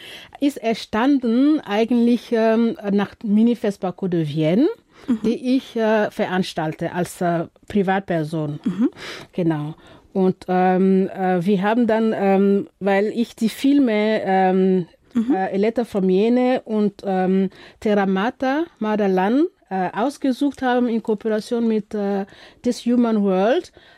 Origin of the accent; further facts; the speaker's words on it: Burkina Faso; German is a second language; Ich komme aus Burkina Faso, wo das einzige und größte Festival, panafrikanische Festival, zu Hause ist.